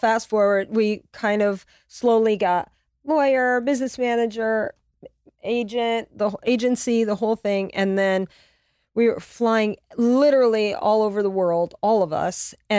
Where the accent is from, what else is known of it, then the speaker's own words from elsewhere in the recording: Louisiana, United States; also born or lived in Connecticut; You know, we were living in Connecticut. That's where the girls grew up. But I'm from Louisiana.